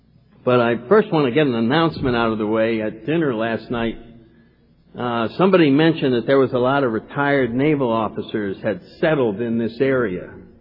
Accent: New England, United States; I grew up in New England and was raised in a Catholic church and had wonderful parents and was sent to a very nice school

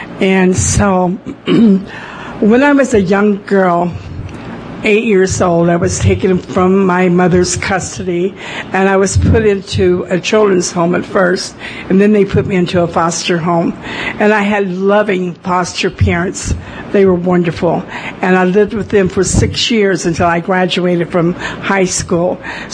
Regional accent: Midwest, United States; I was born and raised in the Midwest, okay, and even got married with two of the husbands in the Midwest.

